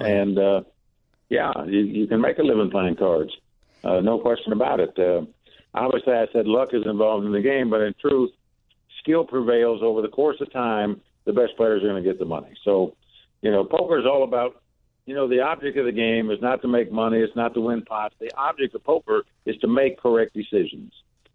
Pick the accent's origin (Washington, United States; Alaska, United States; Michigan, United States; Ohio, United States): Ohio, United States; also born or lived in North Carolina, United States; now in Las Vegas, United States; You know, I grew up in Ohio and lived in North Carolina. Now I've been in Vegas now for 30-some years